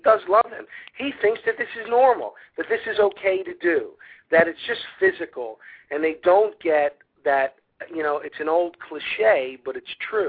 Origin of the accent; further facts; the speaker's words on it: Philadelphia, Pennsylvania, United States; Joey, on the other hand, is kind of a combination of me and other people that I knew growing up in South Philly. You know, it was a very rough neighborhood where I grew up, very, very rough.